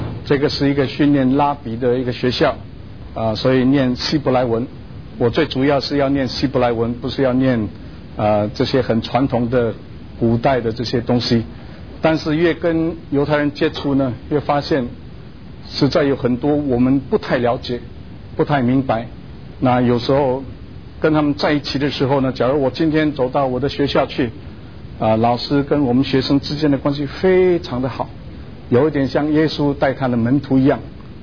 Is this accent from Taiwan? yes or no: no; Philippines; 尤其当我父亲带领我们到了南洋，我在菲律宾出生，在那边土生土长。